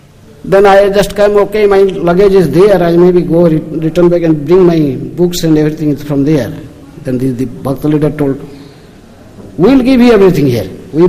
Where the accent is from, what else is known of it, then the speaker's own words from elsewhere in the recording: Odisha, India; So anyhow, so he come to know that I am from Odisha, so he took me to Bibhu Chaitanya room.